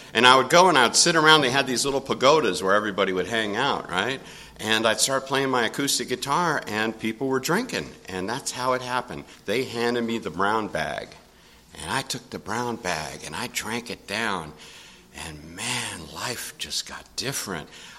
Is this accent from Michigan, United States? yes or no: no; Venice, California, United States; I grew up in Venice